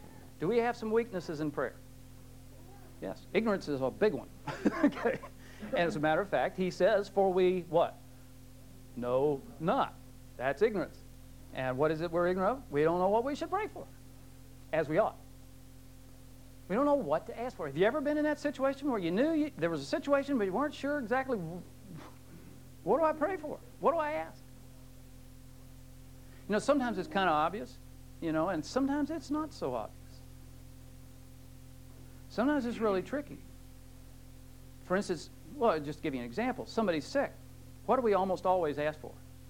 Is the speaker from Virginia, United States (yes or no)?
yes; Manassas, Virginia, United States; When I was a kid, I grew up partly in Manassas, Virginia. Everybody know where Manassas is?